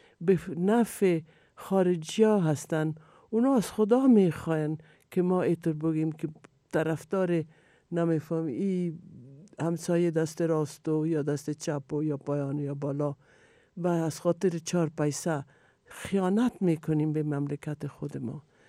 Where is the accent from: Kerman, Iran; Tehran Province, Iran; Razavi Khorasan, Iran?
Razavi Khorasan, Iran; accent: Mashhadi; Persian is a second language; یکم که لهجه من مشهدی هم هست، من این فارسی رو یاد دارم که نیمش خراسانی است، نیمش هراتی است، نیمش از خودم است.